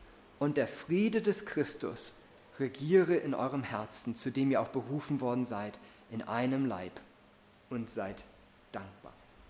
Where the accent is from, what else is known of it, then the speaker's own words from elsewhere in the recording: Hamburg, Germany; Ja, ich komme aus Hamburg